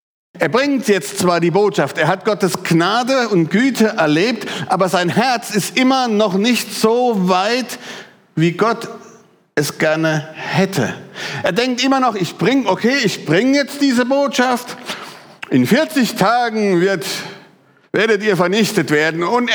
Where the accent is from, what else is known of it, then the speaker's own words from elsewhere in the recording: Germany; now in Switzerland; Also ich lebe im Exil, nicht weil ich als Deutscher in der Schweiz bin.